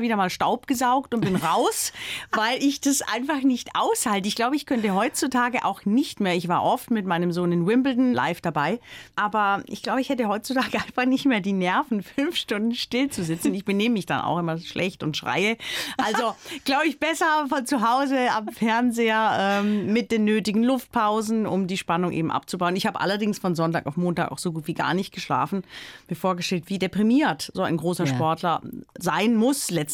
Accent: Baden-Württemberg, Germany; ich bin am Fuße des Schwarzwalds aufgewachsen

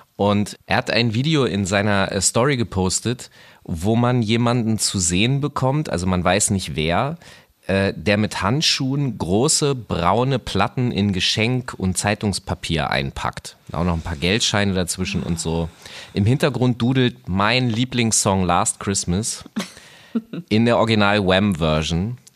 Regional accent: Northern Germany, Germany; und ich komme aus Norddeutschland

